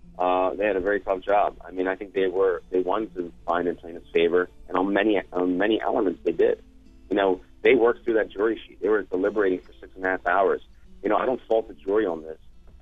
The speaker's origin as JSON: {"language": "English", "town": "Philadelphia", "region": "Pennsylvania", "country": "United States", "said": "And we're from Philadelphia, so we fight."}